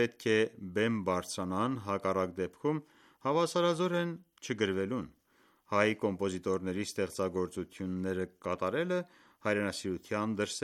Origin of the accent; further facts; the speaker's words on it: Buenos Aires Province, Argentina; moved away as an adult; also born or lived in France; now in United States; Ես նախ եւ առաջ ծագումով հայ եմ, ապա ֆրանսիացի եմ, ըստ ծննդավայրի եւ արգենտինացի իմ անձի ձևորման առումով, քանի որ պատանեկությունս անցել է Բուենոս Այրեսի արվարձանում։ Դրանից հետո միայն 22 տարեկանից ապրել է Միացյալ Նահանգներում։